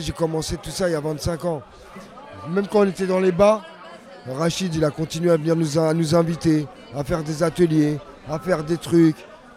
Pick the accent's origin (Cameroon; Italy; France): France; Paris, Île-de-France; Moi je grandis à Barbès.